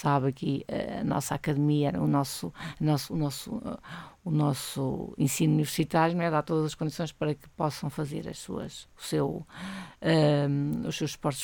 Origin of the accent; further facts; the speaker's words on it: Coimbra, Portugal; eu sou nascida e criada em Coimbra, portanto, tudo que tem a ver com Coimbra é algo que me está entranhado, não é? Portanto, estudei em Coimbra